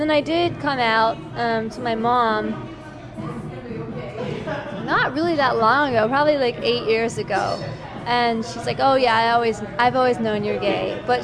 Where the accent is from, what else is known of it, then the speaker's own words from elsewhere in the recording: Austin, Texas, United States; But that's also because I grew up in Austin, and I think I had that hanging, my parents' shadow hanging over my head.